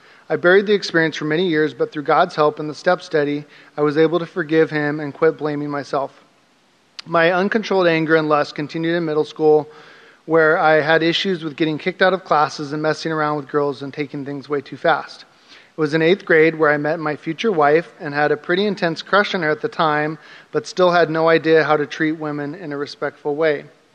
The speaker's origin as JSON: {"language": "English", "town": "Salem", "region": "Oregon", "country": "United States", "tie": "born or raised there", "also_born_or_lived": "Whittier / Los Angeles", "said": "I was born in Whittier, California, and my parents both graduated from Long Beach State University, which is where they met. They moved our family to Salem, Oregon from Los Angeles when I was one"}